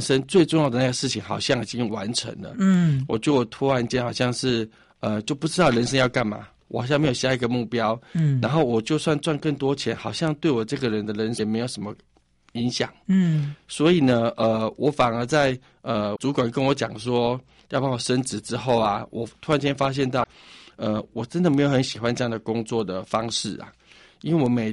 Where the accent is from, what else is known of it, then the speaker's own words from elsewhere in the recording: Tainan, Taiwan; 因为我们住台南有一些汽车零件的那种喷漆厂